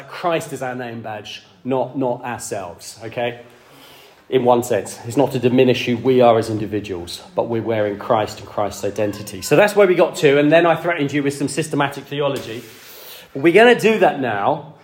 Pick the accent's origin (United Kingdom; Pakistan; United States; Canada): United Kingdom; East of England; I come from Norfolk, Norwich City